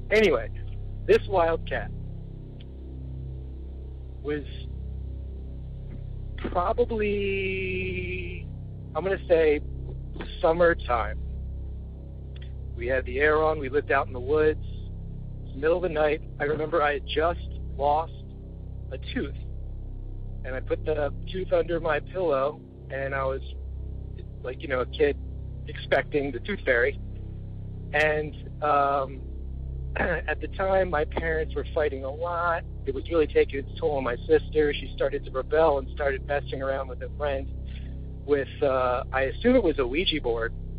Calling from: New Jersey, United States; I'm calling from South Jersey.

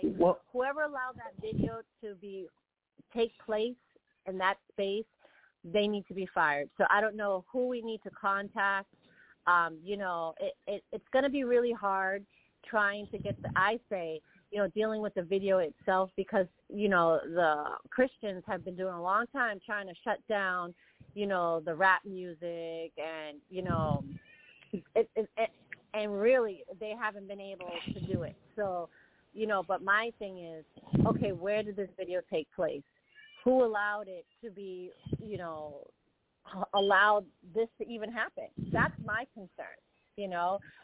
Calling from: Boston, Massachusetts, United States; I'm calling from Boston.

